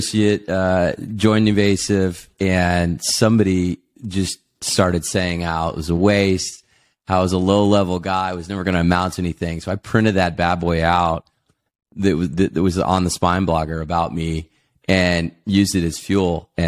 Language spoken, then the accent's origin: English; Dallas, Texas, United States; born and raised in Dallas, Texas.